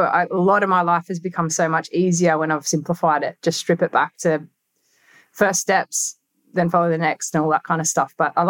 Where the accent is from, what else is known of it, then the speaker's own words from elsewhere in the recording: Australia; I'm from Australia.